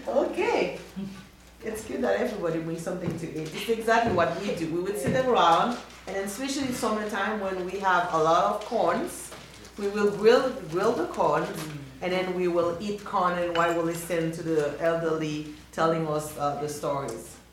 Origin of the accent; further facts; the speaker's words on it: Haiti; now in Chicago, United States; I am from Haiti. I am currently living in Chicago. Tonight, I would like to share with you the stories that I grew up with.